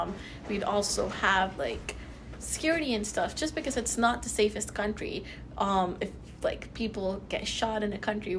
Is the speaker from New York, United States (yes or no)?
yes; New York, United States; also born or lived in Pakistan; Yeah, as a young Pakistani girl. Between me and my siblings, my eldest sibling is born in New York. I'm born and raised in New York.